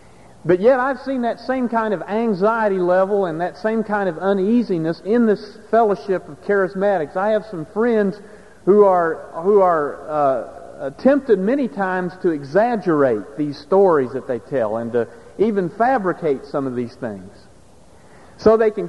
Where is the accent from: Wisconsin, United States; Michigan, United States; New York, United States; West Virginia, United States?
West Virginia, United States; Or many of my friends where I grew up in West Virginia used to call it being slain in the Spirit.